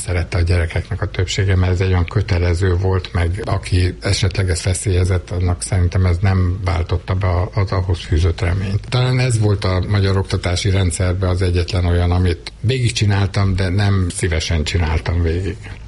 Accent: Gyula, Békés, Hungary; born there; Én Gyulán születtem

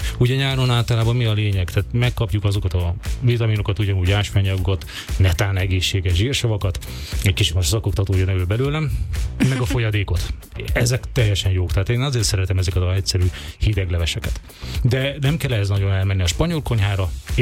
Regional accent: Szabolcs-Szatmár-Bereg, Hungary; Ezt szabolcsi származású vagyok, tehát Szabolcsországban, ott nagyon-nagyon szerették ezt a fajta levest

